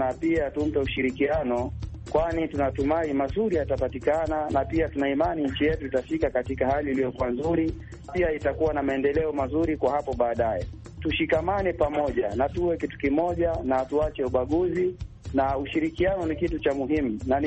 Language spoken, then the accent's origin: Swahili; Tanzania; now in Johannesburg, South Africa; Mimi Afrika Kusini niko Johannesburg, sehemu ambayo inaitwa Westbury. Na asili yangu mimi ni Burundi, lakini nimekulia Tanzania. Kwa hiyo Burundi nyumbani ndio.